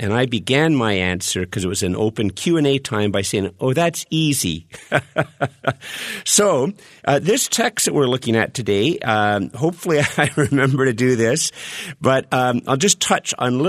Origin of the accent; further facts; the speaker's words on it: Canada; I'm a Canadian. I'm a Christian, but I'm a Canadian.